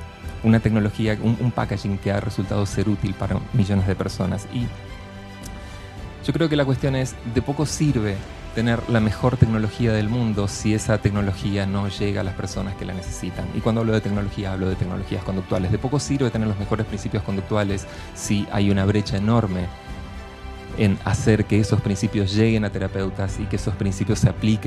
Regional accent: Argentina; Como buen argentino hemos terminado de planificar esto hace un par de horas

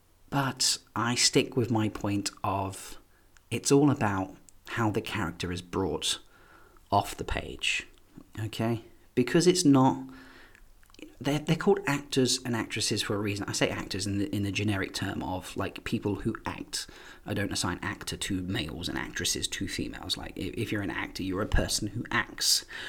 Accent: East of England, United Kingdom; I'm from Essex in the UK, and not giving a monkey's about something is a nice, simple, polite way of saying I don't give a shit.

